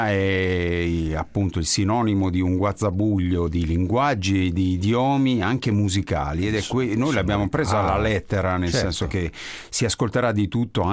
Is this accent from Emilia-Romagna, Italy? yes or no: yes; Emilia-Romagna, Italy; io sono un po' in difficoltà perché sono un romagnolo d'alta Romagna.